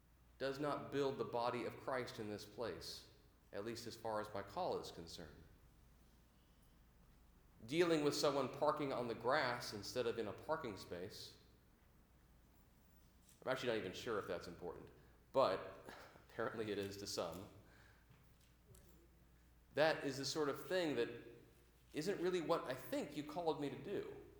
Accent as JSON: {"language": "English", "region": "Washington", "country": "United States", "tie": "born or raised there", "accent": "backwoods", "said": "See, I grew up in South King County. I fall back into like a backwoods, you know, accent thing every once in a while."}